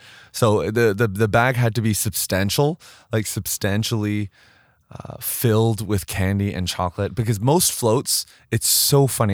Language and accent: English; Vancouver, British Columbia, Canada; now in Edmonton, Canada; growing up in Vancouver, but I definitely don't think that there are Christmas parades here in Edmonton.